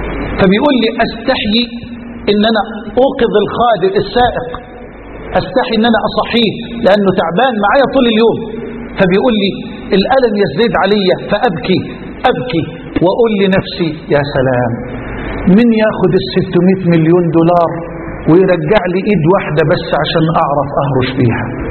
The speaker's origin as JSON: {"language": "Arabic", "country": "Egypt", "said": "قصة رجل عندنا في مصر من الأغنياء"}